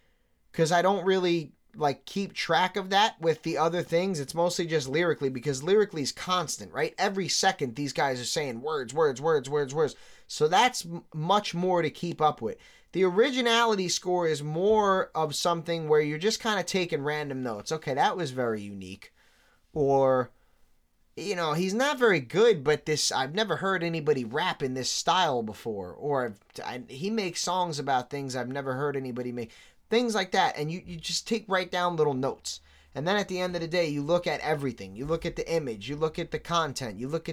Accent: New York City, New York, United States; Being born and raised in New York City for 33 years, that's like the mortal sin.

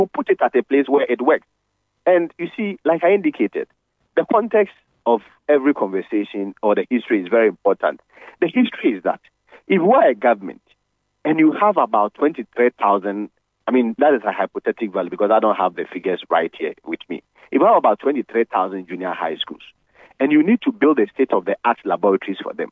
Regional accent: Domiabra, Ghana; if you come to my hometown, Domiabra, for instance, and you build a school in the center of the town

